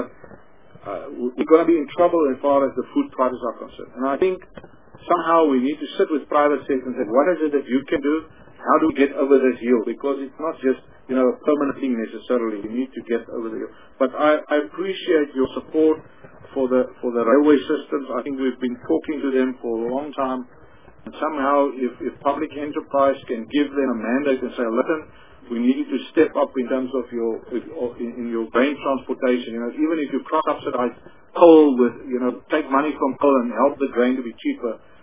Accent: Free State, South Africa; I grew up on the Free State. I eat my pop every day.

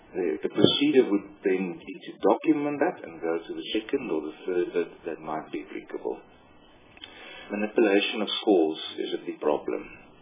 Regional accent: Rustenburg, North West, South Africa; I grew up in Rustenburg

